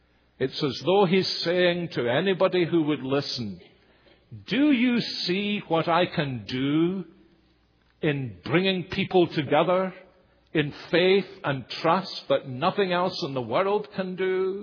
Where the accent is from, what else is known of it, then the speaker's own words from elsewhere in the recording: Scotland, United Kingdom; born there; Like me saying I was born in Scotland.